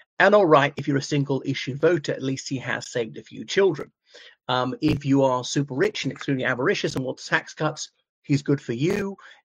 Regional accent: Ireland; from Ireland.

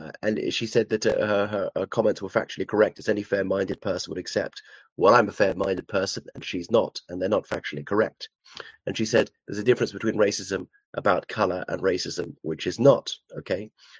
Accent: Ireland; I'm Irish. I could be a traveller. As it happens, I'm not.

